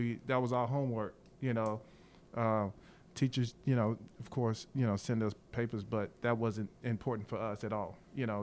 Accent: Chicago, Illinois, United States; even though I'm from Chicago, I still like New York, you know.

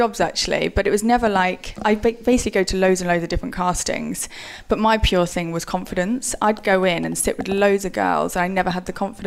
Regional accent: Oakham, East Midlands, United Kingdom; I'm from Oakham, the smallest county in Rutland. It's a tiny, tiny town. It's lovely. Everyone knows everyone.

